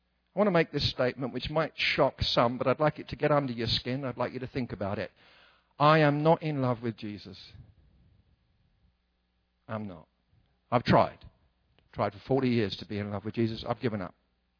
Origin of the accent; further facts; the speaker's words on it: England, United Kingdom; See, in England, what we do is mumble. Now, people think it's classy. We just mumble.